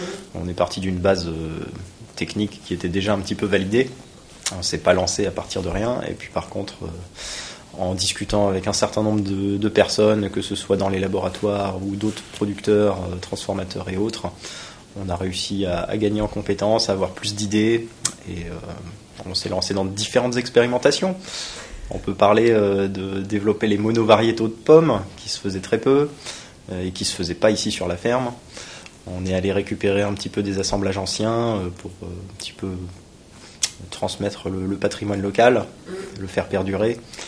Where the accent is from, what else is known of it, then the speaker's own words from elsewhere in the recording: Grand Est, France; born there; Donc, je suis né en Alsace, dans la région viticole, à la porte de la route des vins.